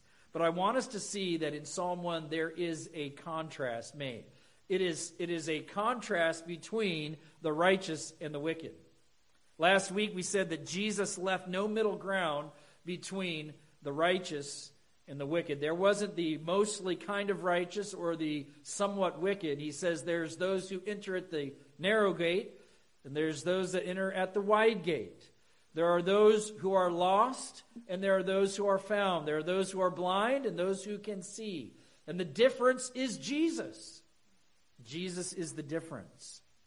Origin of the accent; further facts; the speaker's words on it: Colorado, United States; all those memories from growing up in Colorado came flooding back